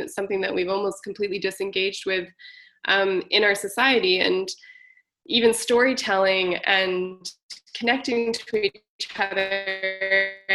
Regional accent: Manitoba, Canada; And because I grew up on Treaty One territory, and I grew up on welfare, I have a lot of, you know, I grew up in the same building as a bunch of indigenous folks and other non-white folks

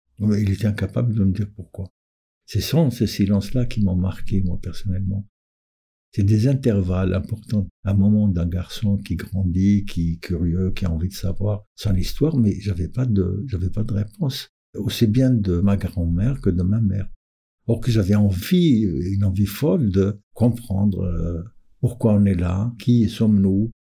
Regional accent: Mansoura, Bordj Bou Arréridj, Algeria; J'ai grandi à Mansoura. On appelle ça Fadderf. Fadderf, c'est le bourg en berbère. C'est un petit village qui est un peu sur les montagnes, parce qu'on choisissait toujours en Kabylie des lieux où on peut voir l'ennemi arriver

